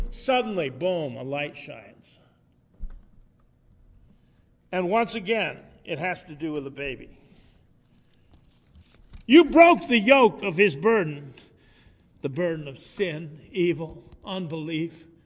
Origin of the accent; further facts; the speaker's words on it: Ireland; I'm Irish.